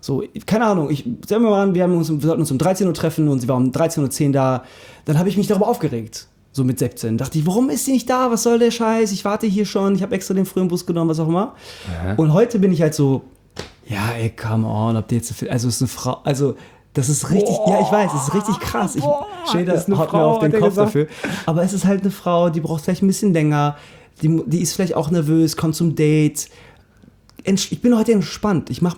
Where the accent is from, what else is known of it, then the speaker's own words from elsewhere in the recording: Germany; irgendwie dass wir Deutsche sind, also von mir aus Türkodeutsch, aber ich bin halt eigentlich mehr Deutscher als Türke.